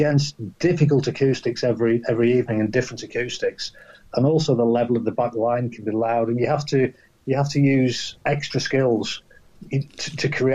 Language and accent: English; United Kingdom; as a British engineer, you'd expect me to come out with something like